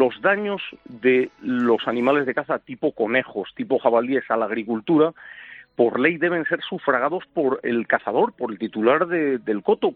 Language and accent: Spanish; Valladolid, Castile and León, Spain; en mi tierra, Valladolid, norte de Burgos, por ahí todavía están muy cortitas